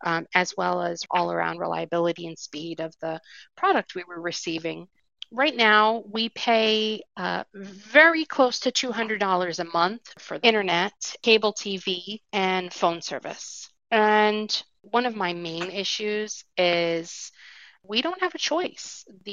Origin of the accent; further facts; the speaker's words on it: Hackettstown, New Jersey, United States; I'm from Hackettstown, New Jersey